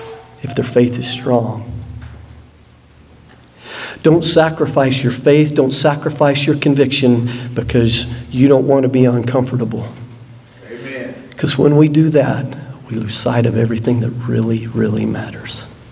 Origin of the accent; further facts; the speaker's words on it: Oklahoma, United States; moved away as an adult; About 28 years ago, I was a young man growing up in Oklahoma, interested in a young lady in California.